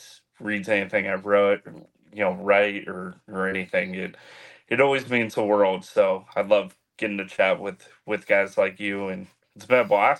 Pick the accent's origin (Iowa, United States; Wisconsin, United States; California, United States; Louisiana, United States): Iowa, United States; Des Moines; that meant a lot to me because I grew up in Des Moines.